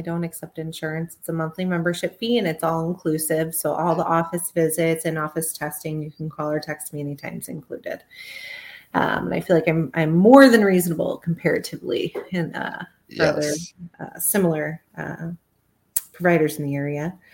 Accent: Michigan, United States; moved away as an adult; I'm originally from Michigan. I moved down in 2007.

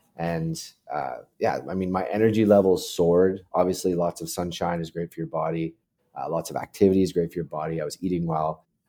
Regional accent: Canada; So I'm in the Great White North. I'm Canadian.

